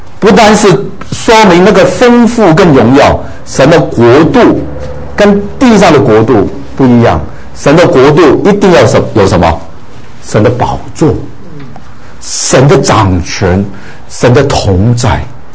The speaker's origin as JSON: {"language": "Chinese", "country": "China", "said": "我们中国人"}